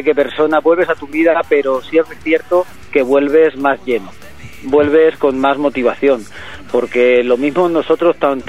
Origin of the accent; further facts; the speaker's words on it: South, Spain; now in Segovia, Spain; me crié por el sur. Ajá. Pero ahora mismo estoy por Segovia.